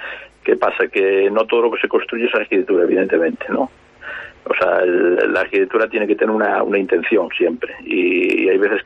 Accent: Cabanas, Galicia, Spain; soy de Cabanas de Bergantiños, soy de Cabanas de... Cabanas, del lado de Ponte de Eume, inmediato del río Eume.

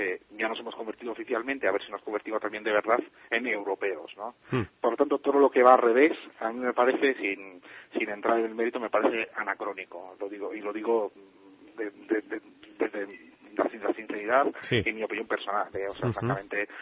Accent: Italy; Spanish is a second language; now in Spain; yo vengo de Italia y el porcentaje de población que hay en Italia y en ciudades o en zona rural respecto a España es muy distinto

